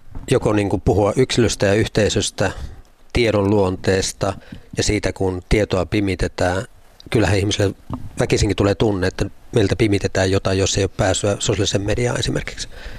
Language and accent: Finnish; Ostrobothnia, Finland; Mäkin olen Pohjanmaalta ja tiedän voissapaistamiset ja kaikki tämmöiset.